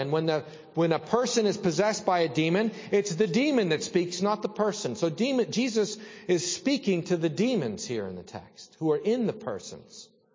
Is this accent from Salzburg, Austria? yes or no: yes; Salzburg, Austria; my nickname growing up in Salzburg was